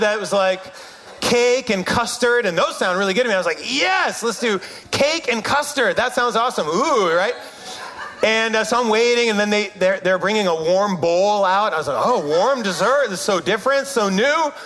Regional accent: New York, United States; accent: Syracusan, upstate New York; My accent was Syracusan, upstate New York, long vowel accent.

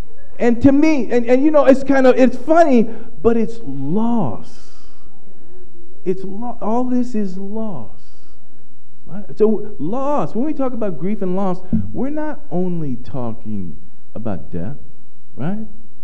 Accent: San Jose, California, United States; now in New York metropolitan area, United States; I moved from San Jose, California, here to the New York metropolitan area in 1983. He said, "You look good." But I miss my home. I'm a California boy.

